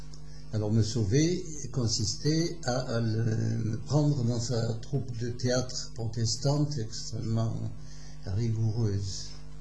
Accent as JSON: {"language": "French", "region": "Brittany", "country": "France", "moved": "yes", "said": "Alors, ma vie, je suis breton, exilé dans le sud, mais je me demande si je suis pas plutôt l'inverse, exactement l'inverse."}